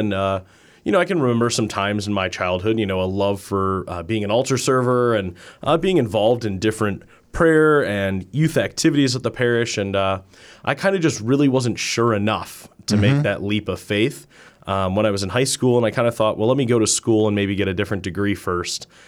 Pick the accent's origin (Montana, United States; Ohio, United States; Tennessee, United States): Ohio, United States; Parma; I grew up at St. Charles in Parma. My family's been there for on and off for four generations.